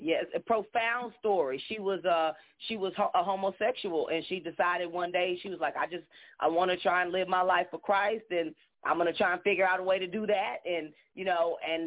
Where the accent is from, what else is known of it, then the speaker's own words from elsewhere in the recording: Fort Worth, Texas, United States; Oh, I'm from Fort Worth. I'm in Fort Worth all the time.